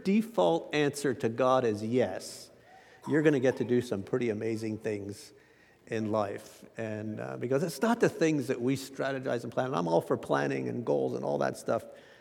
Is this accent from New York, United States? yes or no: no; Ephrata, Pennsylvania, United States; I was born here in Ephrata, Pennsylvania. We lived on Meadow Valley Road, and we never farmed on a big scale